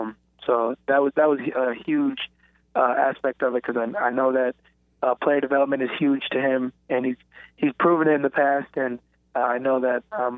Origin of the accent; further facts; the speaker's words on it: Wisconsin, United States; Yeah, you know, growing up in Wisconsin, my favorite team was definitely Madison, UW